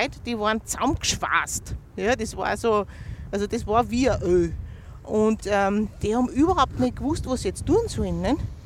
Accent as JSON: {"language": "German", "town": "Kapfenberg", "region": "Styria", "country": "Austria", "tie": "born or raised there", "said": "Ich komme ja aus Kapfenberg und ich habe in meiner Jugend, in den späten 80ern und in den 90er Jahren miterlebt, was Privatisierungen bedeuten."}